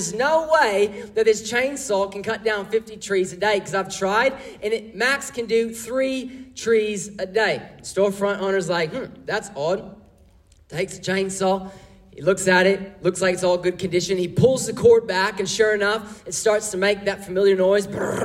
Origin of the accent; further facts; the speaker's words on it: Texas, United States; I mean, you are familiar with Josh and Kelly, fellow Americans, but I'm from Texas as well.